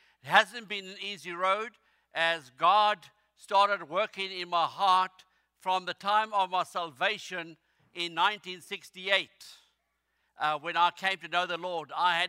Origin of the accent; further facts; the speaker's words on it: South Africa; as a South African from down south, I do speak with a southern accent, but a further south accent than what you have.